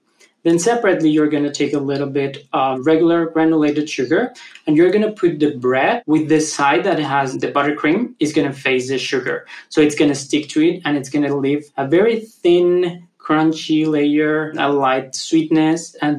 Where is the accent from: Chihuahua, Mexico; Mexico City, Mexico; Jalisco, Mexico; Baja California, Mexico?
Mexico City, Mexico; I am a baker from Mexico City.